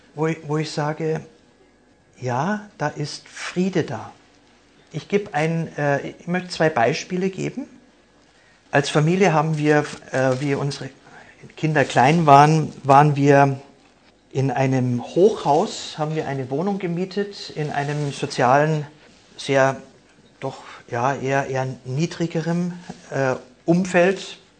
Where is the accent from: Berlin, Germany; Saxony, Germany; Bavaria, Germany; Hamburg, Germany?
Bavaria, Germany; Munich; Und München ist ja sozusagen auch der Ort oder die Stadt, wo ich aufgewachsen bin.